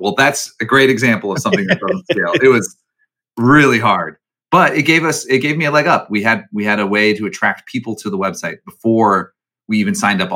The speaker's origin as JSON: {"language": "English", "town": "Chicago", "region": "Illinois", "country": "United States", "said": "Even though I'm from Chicago, I'm a Chicagoan"}